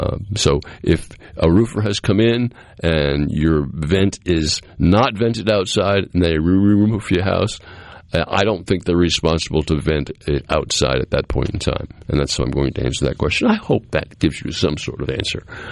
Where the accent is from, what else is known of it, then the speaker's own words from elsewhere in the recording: New England, United States; Well, I grew up in New England, and we were very accustomed to having snow a lot on our roofs.